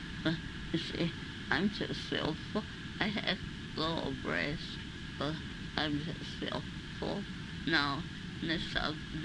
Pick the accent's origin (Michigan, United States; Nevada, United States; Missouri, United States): Nevada, United States; Carson City; Well, I was born there, went to school there.